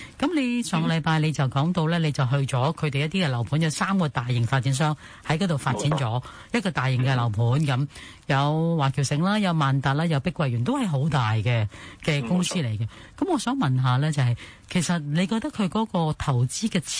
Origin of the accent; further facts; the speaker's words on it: Guangdong, China; accent: Teochew; 系我哋潮州话叫蚝烙。